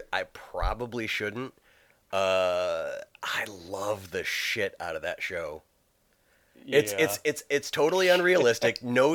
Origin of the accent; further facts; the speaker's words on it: Ireland; I'm Irish, so it's a small thing I have for Amy Poehler.